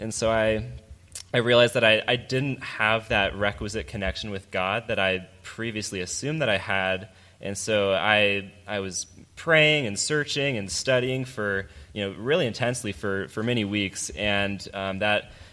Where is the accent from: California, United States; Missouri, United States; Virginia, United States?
Virginia, United States; I go to UVU. I study Mormonism and anthropology and psychology. I grew up in Northern Virginia.